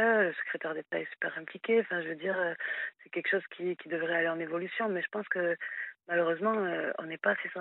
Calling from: Toulouse, Occitanie, France; Alors j'ai 33 ans et je suis de Toulouse.

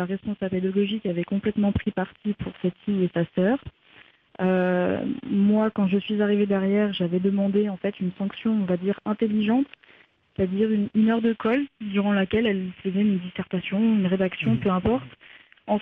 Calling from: Lyon, Auvergne-Rhône-Alpes, France; Alors, je viens de Lyon et j'ai 19 ans.

